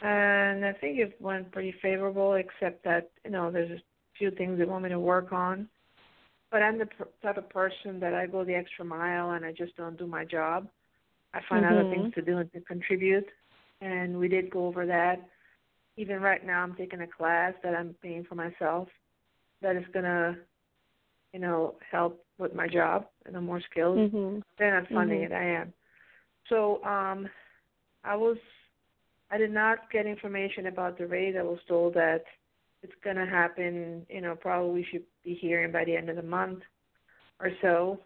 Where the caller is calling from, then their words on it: Pennsylvania, United States; I'm calling from Pennsylvania.